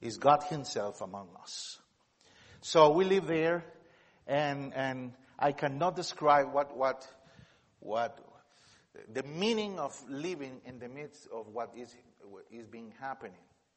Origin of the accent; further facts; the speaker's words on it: Costa Rica; and I was there trying to tell them that I was from Costa Rica, and they have no idea about where Costa Rica is.